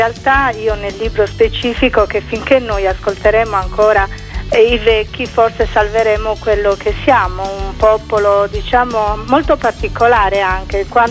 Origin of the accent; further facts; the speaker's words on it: Sardinia, Italy; Io vengo dall'Ogliastra